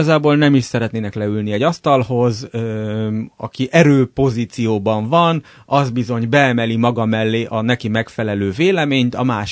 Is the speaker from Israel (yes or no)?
yes; Israel; Hungarian is a second language; én a másik sapkámat felvéve, mint izraeli